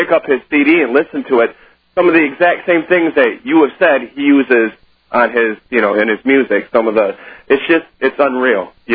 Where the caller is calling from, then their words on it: Michigan, United States; From Michigan.